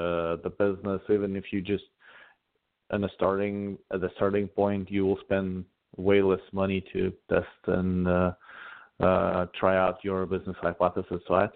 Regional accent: Russia; now in Los Angeles, United States; Yeah, I'm originally from Russia. So now I live in Los Angeles, California

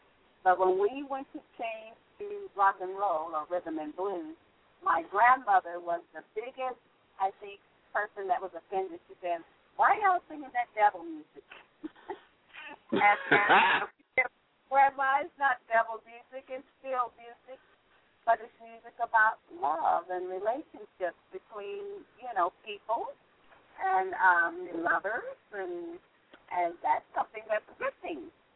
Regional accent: Chicago, Illinois, United States; You know, what was very good is that we were raised in Chicago.

